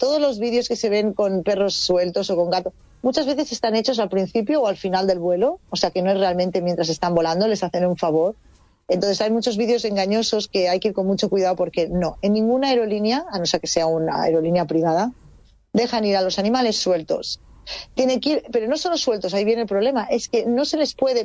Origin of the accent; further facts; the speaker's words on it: Spain; dado que yo soy española, me he informado también en cuanto a nivel europeo